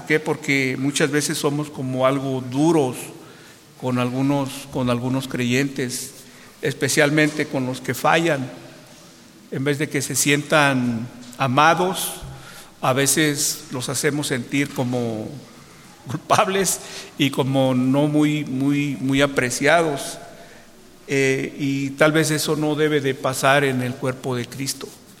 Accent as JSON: {"language": "Spanish", "town": "Morelia", "region": "Michoacán", "country": "Mexico", "moved": "yes", "said": "yo conozco por ahí, yo soy de Morelia y me gustaría algún día regresar a Morelia"}